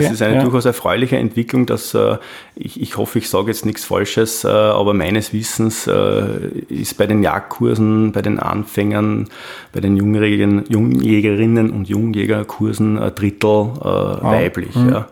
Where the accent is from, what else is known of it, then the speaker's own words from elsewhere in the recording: Austria; Naja, bei uns in Österreich ist das Jagen an den Grund und Boden.